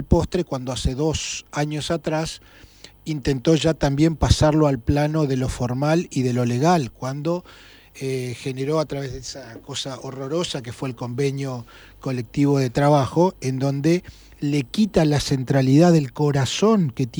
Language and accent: Spanish; El Huecú, Neuquén, Argentina; ni que decir en el interior, yo soy del Huecú.